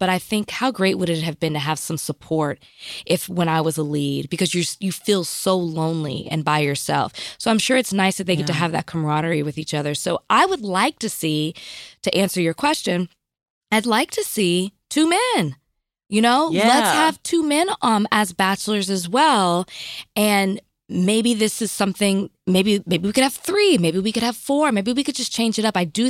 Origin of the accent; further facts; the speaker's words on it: Dallas, Texas, United States; I'm from Oak Cliff.